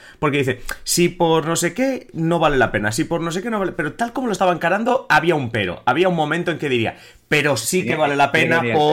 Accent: Catalonia, Spain; Si somos los catalanes, vamos por libre.

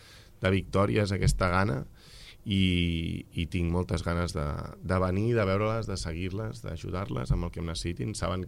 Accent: Sant Just Desvern, Catalonia, Spain; also born or lived in Barcelona; Jo vaig començar jugant a Sant Just, que era el poble on vam anar a viure de petits amb els pares, perquè vaig néixer a Barcelona.

